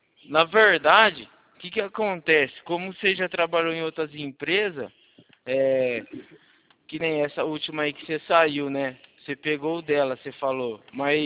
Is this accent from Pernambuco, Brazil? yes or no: no; São Carlos, São Paulo, Brazil; Eu sou daqui de São Carlos.